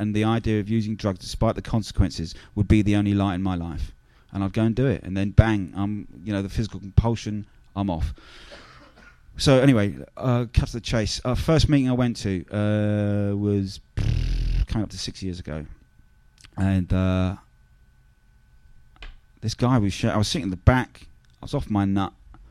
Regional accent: London, United Kingdom; I'm a Londoner

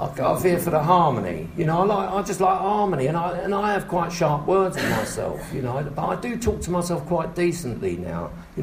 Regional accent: London, United Kingdom; I try not to swear. I am from South London, so if I do, please forgive me.

